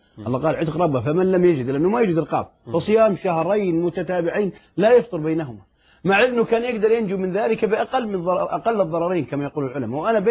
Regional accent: Saudi Arabia; وعندنا في السعودية في البراري

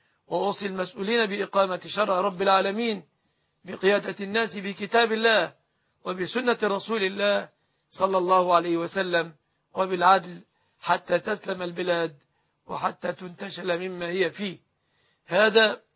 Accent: Egypt; بلادنا مصر

